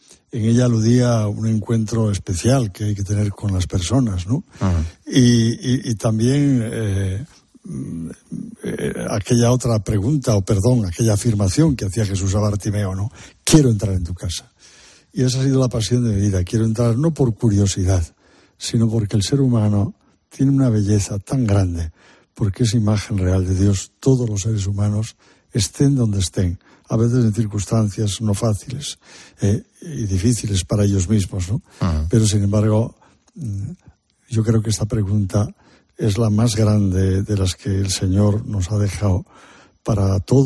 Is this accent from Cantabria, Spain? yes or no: yes; Santander, Cantabria, Spain; also born or lived in Orense / Oviedo / Valencia; now in Madrid, Spain; el obispo de mi tierra, en Santander, me nombró vicario general